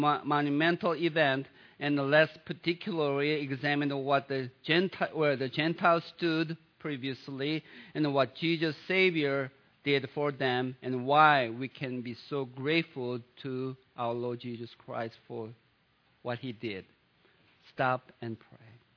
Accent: South Korea; many of you think that I'm from Sweden because of my Swedish accent, but I'm really from South Korea.

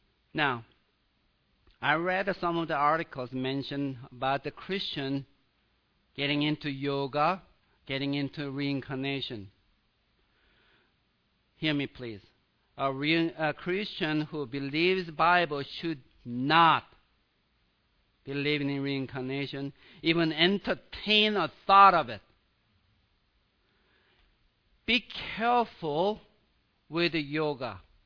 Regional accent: Sweden; There is a great word from my home country, Sweden.

